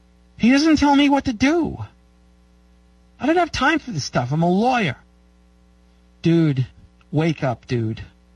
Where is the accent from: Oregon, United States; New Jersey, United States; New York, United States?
New York, United States; The fact that I grew up in New York was a problem.